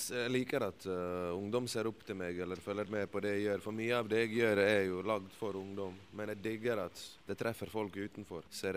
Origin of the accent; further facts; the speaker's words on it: Bosnia & Herzegovina; now in Norway; der jeg kommer fra i Bosnia, så har man oftest venner fra nabolaget sitt.